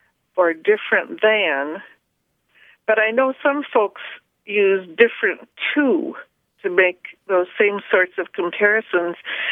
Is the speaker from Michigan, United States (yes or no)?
yes; Michigan, United States; now in Traverse City, United States; I grew up in the Thumb area of Michigan's Lower Peninsula.